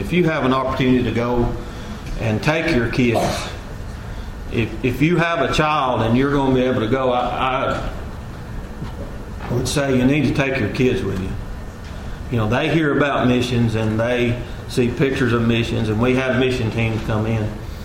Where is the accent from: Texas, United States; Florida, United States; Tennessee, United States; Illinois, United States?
Tennessee, United States; Benton; I said, we're from Benton, Tennessee.